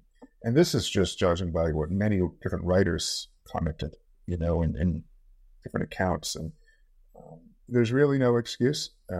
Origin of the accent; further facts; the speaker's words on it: Boston, Massachusetts, United States; Yeah, I mean, so I'm from Boston